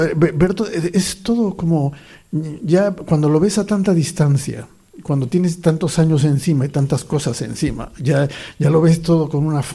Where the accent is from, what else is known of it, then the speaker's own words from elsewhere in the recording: Mexico; accent: Mexican; now in Spain; Antes de eso, pues me crié en México, que se me notará en el acento. Me vine para acá